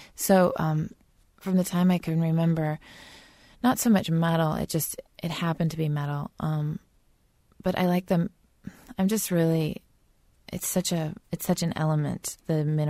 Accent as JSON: {"language": "English", "region": "Alaska", "country": "United States", "tie": "born or raised there", "said": "Well, that would be my grandfather, probably, growing up in Alaska on a gold mine. Just outside of Talkeetna, you drive for 3 hours and then fly in a little Cessna for half an hour and land on our airfield."}